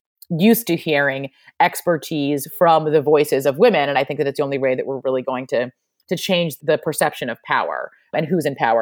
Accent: New York City, New York, United States; I grew up in New York City. I'm a New Yorker.

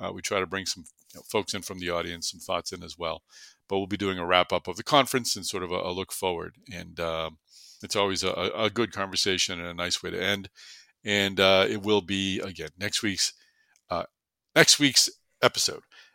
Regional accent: Boston, Massachusetts, United States; yes, I am a guy from Boston, and it's been a real thrill to build what I think is one of the better medtech events on the East Coast

